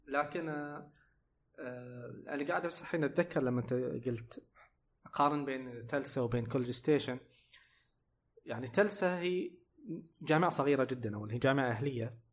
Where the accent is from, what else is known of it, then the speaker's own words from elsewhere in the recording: Saudi Arabia; حتى أنا دائما استخدم هذه النكتة إن احنا كسعوديين ما عرفنا بعض إلا في الابتعاث